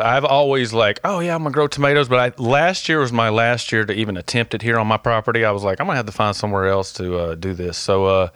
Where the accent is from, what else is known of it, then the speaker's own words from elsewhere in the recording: Alabama, United States; Because I'm from Alabama, and apparently I just can't stop digging and playing with dirt, apparently.